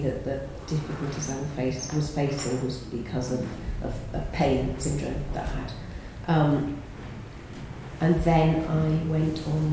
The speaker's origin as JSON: {"language": "English", "town": "Bristol", "region": "South West England", "country": "United Kingdom", "said": "I come from Bristol."}